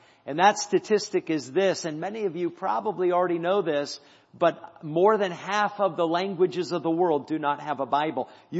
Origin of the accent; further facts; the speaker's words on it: New Hampshire, United States; She's from Ohio, and I'm from New Hampshire. And we met in college in Florida.